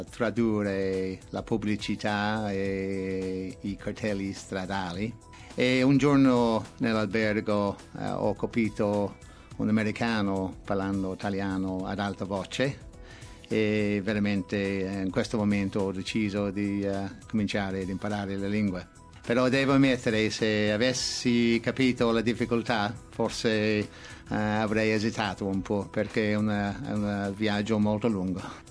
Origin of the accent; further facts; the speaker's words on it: Ireland; Italian is a second language; Nonostante sono irlandese